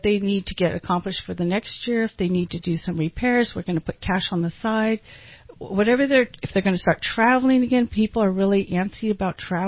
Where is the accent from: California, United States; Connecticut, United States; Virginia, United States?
California, United States; Salinas; I grew up in Salinas area, so I have clients there.